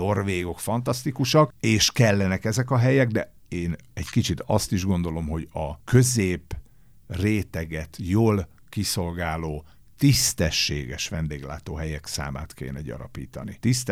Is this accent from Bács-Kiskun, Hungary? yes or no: no; Újkígyós, Békés, Hungary; born there; Újkígyóson a szülőfalumban